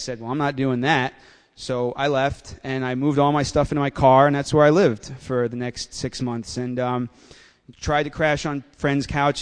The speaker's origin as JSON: {"language": "English", "region": "New York", "country": "United States", "tie": "born or raised there", "said": "So I grew up in Westchester. Nice Jewish boy, great parents, good family"}